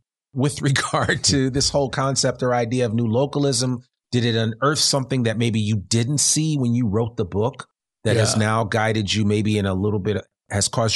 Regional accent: East Coast, United States; because I'm from the East Coast like you are. And so I have an appreciation for what it's like. I've lived on both coasts.

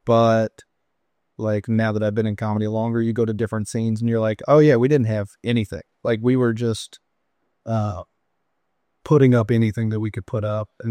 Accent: Louisiana, United States; moved away as an adult; now in Kansas City, United States; Louisiana. Originally North Louisiana, which is not the cool part. Been up Kansas City for like 10 years.

